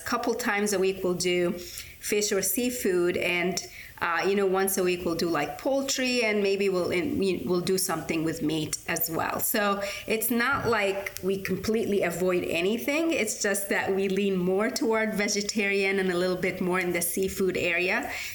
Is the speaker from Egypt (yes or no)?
yes; Egypt; And so I grew up in Egypt. And so we ate a lot of North African flavors